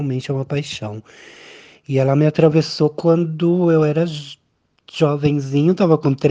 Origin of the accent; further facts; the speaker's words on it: São Caetano do Sul, São Paulo, Brazil; foi aqui em São Caetano, eu sou natural de São Caetano.